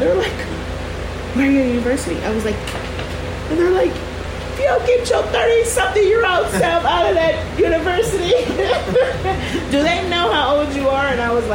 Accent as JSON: {"language": "English", "region": "New York", "country": "United States", "said": "I'm a New Yorker, so I love Philly."}